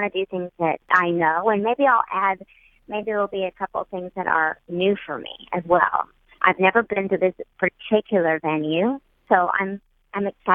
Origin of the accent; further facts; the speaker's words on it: Oklahoma, United States; I grew up in Oklahoma. I grew up in the Bible Belt. I'm a Christian woman.